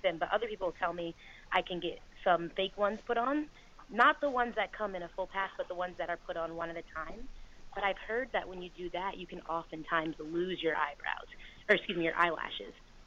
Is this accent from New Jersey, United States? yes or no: yes; New Jersey, United States; Where am I from? I'm from New Jersey, actually.